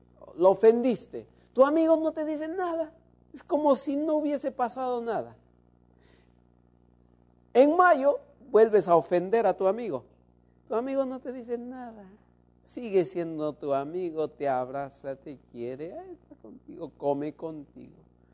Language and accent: Spanish; Cusco, Peru; Yo soy natural de Cusco, al sur del Perú.